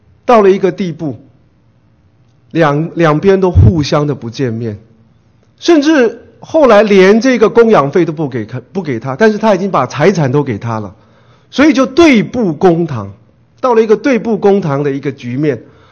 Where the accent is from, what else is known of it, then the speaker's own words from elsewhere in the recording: China; 我们特别我们中国人，在我们中国人文化 环境里面哈，看不得别人好。我们中国人常常有光宗耀祖。